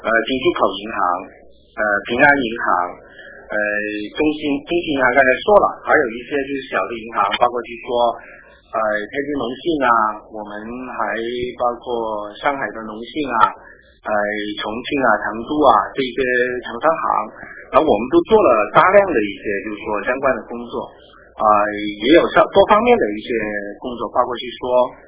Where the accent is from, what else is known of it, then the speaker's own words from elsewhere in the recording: Hong Kong; moved away as an adult; now in Beijing, China; 我是从香港来的北京的，然后我来到北京大概已经有快八年了，七年多了。